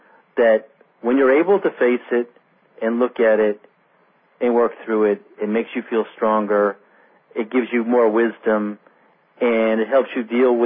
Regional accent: New Jersey, United States; Like, I remember growing up in New Jersey, and it seems like the Holocaust was something that was never discussed in the 60s.

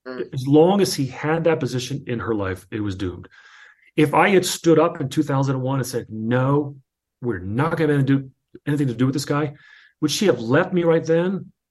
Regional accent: New Jersey, United States; I grew up in New Jersey in a melting pot. So I had Jewish friends, Catholic friends, Christian friends. I had, you know, Italians and Greeks, Polish, and this, that.

